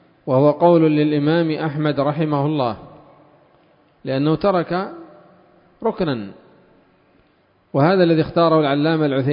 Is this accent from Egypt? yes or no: no; Yemen; لأن صاحب الباص خاصة عندنا في اليمن سيوقف الأصحاب القات في كل سوق